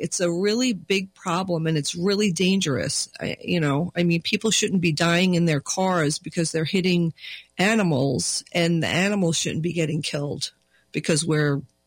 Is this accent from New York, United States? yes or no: yes; New York, United States; I mean, I'm from New York and I've seen like four on one side and four on the other